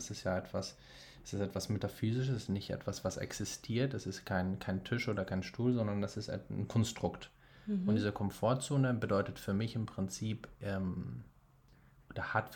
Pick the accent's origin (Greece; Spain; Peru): Greece; Corfu, Ionian Islands; moved away as an adult; also born or lived in North Rhine-Westphalia; now in Hamburg, Germany; wie gesagt. Ich bin in Deutschland geboren, in Nordrhein-Westfalen, aber habe meine Kindheit in Griechenland verbracht, auf einer Insel namens Korfu. Von dort aus bin ich dann mit 20 nach Hamburg gegangen, also vor 3 Jahren, 3,5 Jahren.